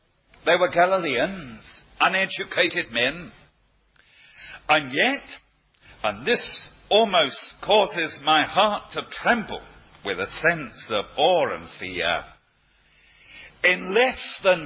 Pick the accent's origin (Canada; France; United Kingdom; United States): United Kingdom; London; I didn't like that because I'm a Cockney.